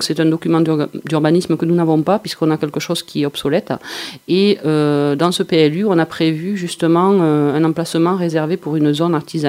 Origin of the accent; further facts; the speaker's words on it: Nouvelle-Aquitaine, France; Moi, je suis native du Lot-et-Garonne.